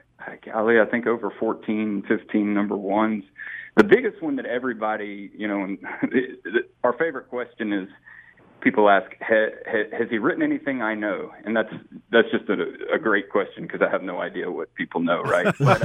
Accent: Nashville, Tennessee, United States; But yeah, so growing up in Nashville, instead of going to the beach, we would go out west and do a lot of fly fishing.

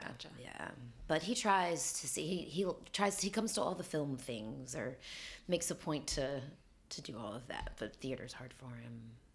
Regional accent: Nashville, Tennessee, United States; And it's interesting growing up in Nashville. There was a kind of a rejection.

